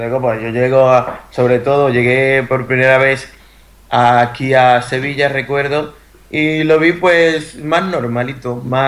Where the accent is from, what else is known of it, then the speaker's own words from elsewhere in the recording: El Seibo, Dominican Republic; now in Spain; soy del Ceibo, República Dominicana, y allí nací, aquella es mi tierra, allí está mi familia y ya sabe mi gente. Un dominicano por aquí, por España.